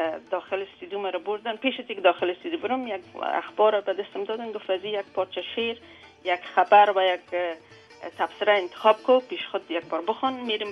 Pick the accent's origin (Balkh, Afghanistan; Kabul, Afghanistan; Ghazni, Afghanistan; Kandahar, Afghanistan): Kabul, Afghanistan; born there; من در گذر بابای خدی علی رحمت در شهر کابل به دنیا آمدیم،